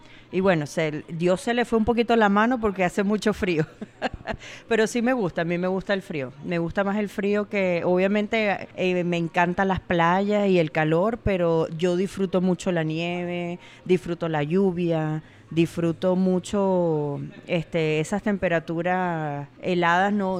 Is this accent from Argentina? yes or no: no; Venezuela; now in Chicago, United States; yo soy mitad venezolana y mitad europea y siempre me ha gustado el frío.